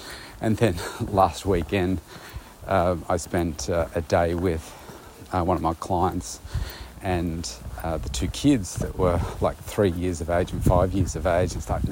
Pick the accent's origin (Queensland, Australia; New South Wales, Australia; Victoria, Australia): Victoria, Australia; Bendigo; go back to my hometown of Bendigo and spend out the rest of my years there.